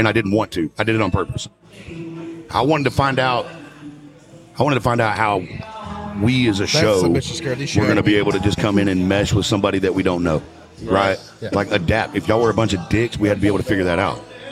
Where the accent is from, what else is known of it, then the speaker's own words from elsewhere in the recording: Dallas, Texas, United States; also born or lived in Houston; I was born in Houston. Oh, really? Yeah, but I was 2 weeks old. My parents moved to Dallas.